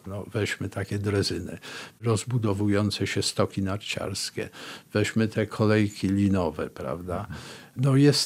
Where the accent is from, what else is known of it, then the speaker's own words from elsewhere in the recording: Polish coast, Poland; also born or lived in Warsaw; Żona warszawianka, ja z Wybrzeża. Ale z Warszawy uciekaliśmy, bo mieszkaliśmy wtedy w Warszawie.